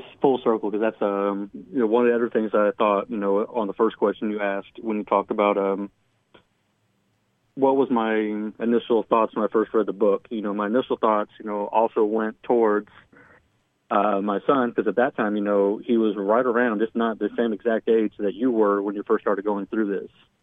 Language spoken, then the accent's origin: English; St. Louis, Missouri, United States; You know, like you said in the beginning, we're from the St. Louis area.